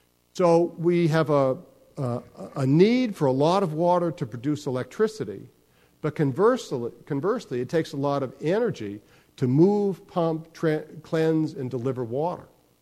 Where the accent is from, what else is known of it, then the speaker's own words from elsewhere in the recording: Southwest, United States; Well, I'm from the Southwest.